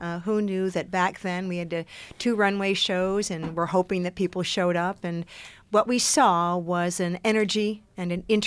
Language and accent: English; Irondequoit, New York, United States; From Irondequoit.